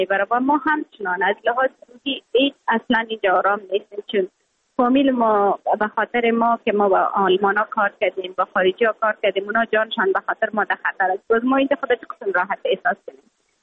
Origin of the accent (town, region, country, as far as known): Afghanistan; moved away